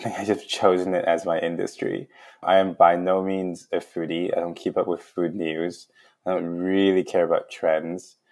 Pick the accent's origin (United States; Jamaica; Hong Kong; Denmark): Hong Kong; I'm from Hong Kong. People in Hong Kong like food.